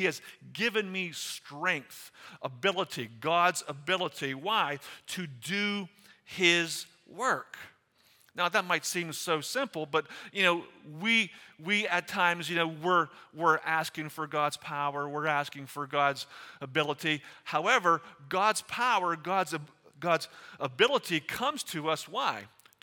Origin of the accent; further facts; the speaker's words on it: Pennsylvania, United States; And so we come from Beaver County, so we're about 4 hours west of here, where we're almost on the Ohio line, probably about 13 miles from the Ohio line. So we're still in Pennsylvania, but we're way on the western side.